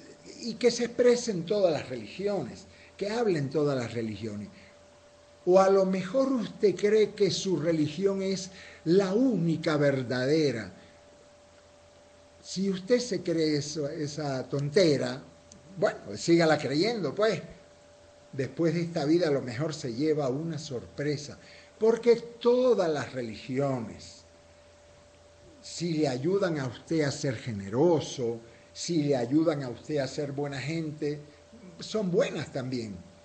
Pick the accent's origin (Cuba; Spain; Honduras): Cuba; born there; Mi papá, allá en Cuba, yo nací en Cuba